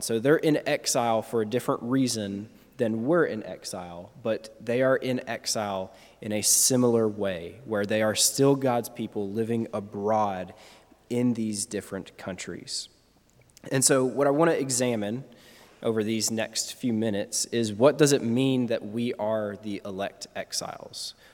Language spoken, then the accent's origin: English; United States; because I was an American. And as an American, I know about America.